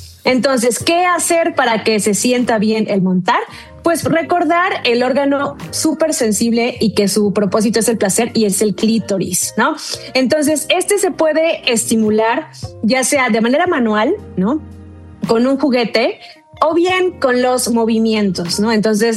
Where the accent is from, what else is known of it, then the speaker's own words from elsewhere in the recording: Poza Rica, Veracruz, Mexico; now in Puebla, Mexico; yo soy de Poza Rica, Veracruz, y allá es, sí, o sea...